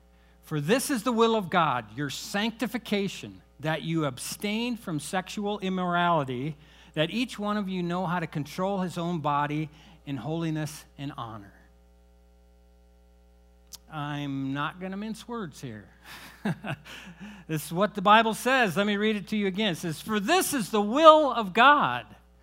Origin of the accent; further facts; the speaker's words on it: Iowa, United States; I grew up in Iowa. Okay, my grandparents had a farm.